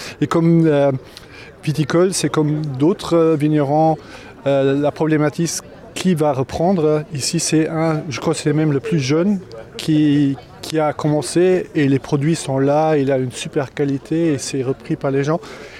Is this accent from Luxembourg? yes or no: yes; Luxembourg City, Luxembourg; moved away; Alors le vin pour moi, je viens de Luxembourgville initialement.